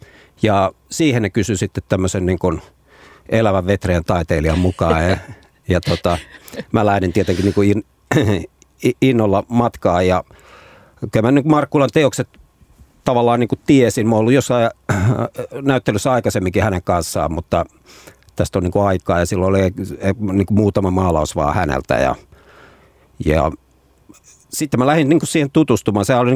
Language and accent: Finnish; Ostrobothnia, Finland; Siis mä olen Pohjanmaalta kotoisin kanssa